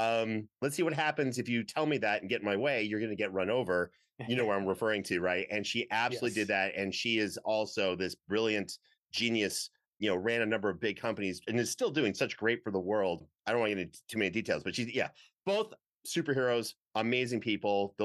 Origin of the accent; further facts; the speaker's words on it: Canada; where I grew up in Canada